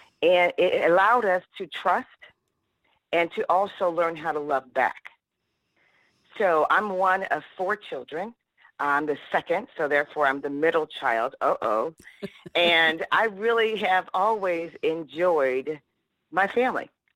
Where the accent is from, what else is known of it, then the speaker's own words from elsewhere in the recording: Vallejo, California, United States; born there; Well, I was born in California, a city by the name of Vallejo, California, near San Francisco.